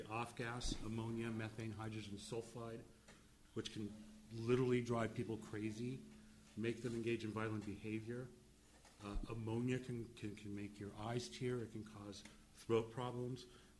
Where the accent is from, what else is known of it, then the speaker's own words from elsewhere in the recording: Brooklyn, New York, United States; I'm a guy from Brooklyn. What do I know about farming, right?